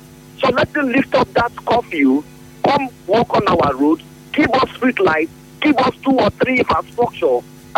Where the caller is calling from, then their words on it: Paraja, Rivers, Nigeria; I'm calling from Paraja, Internal Roads.